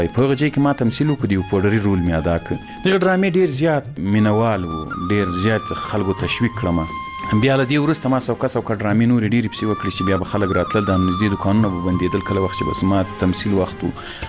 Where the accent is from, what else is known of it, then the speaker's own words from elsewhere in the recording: Ghazni, Afghanistan; زه له غزنی څخه